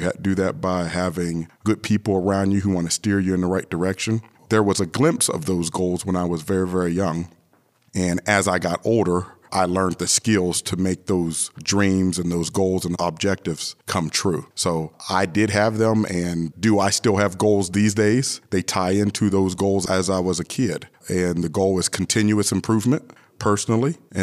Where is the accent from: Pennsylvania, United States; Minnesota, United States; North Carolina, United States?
Pennsylvania, United States; Aliquippa; I was born on November the 19th, 1971 in Aliquippa, Pennsylvania. And I've lived in this region pretty much all my life.